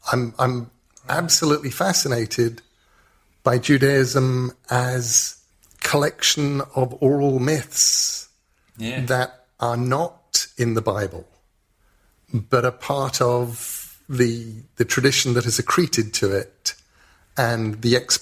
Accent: England, United Kingdom; Because I'm an English author.

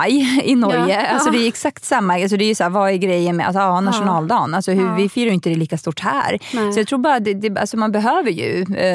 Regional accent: Stockholm County, Sweden; Brukade åka ut till Hågelbyparken, som är i närheten av där jag växte upp faktiskt

